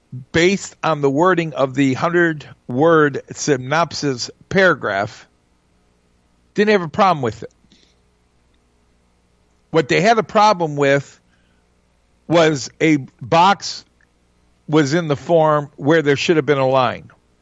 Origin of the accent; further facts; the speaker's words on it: Michigan, United States; We're from Antrim County.